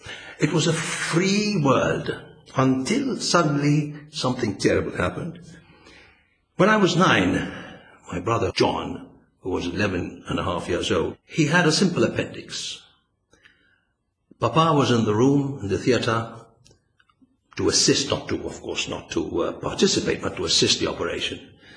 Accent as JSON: {"language": "English", "country": "Malta", "tie": "born or raised there", "also_born_or_lived": "Gozo", "said": "My father was a doctor there for 2 years, so Papa had to come back to Malta when I was just 15 days old."}